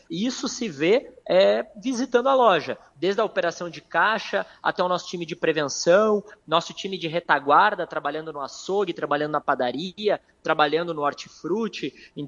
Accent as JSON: {"language": "Portuguese", "town": "Itaquara", "region": "Rio Grande do Sul", "country": "Brazil", "said": "eu preciso admitir que eu sou de Itaquara, Rio Grande do Sul."}